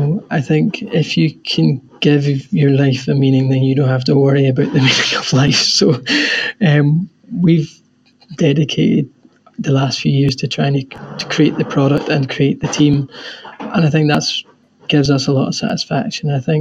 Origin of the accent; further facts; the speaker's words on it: Thurso, Scotland, United Kingdom; We grew up here. I'm from Thurso. My wife's from Dunnet, and it's just a beautiful part of the world.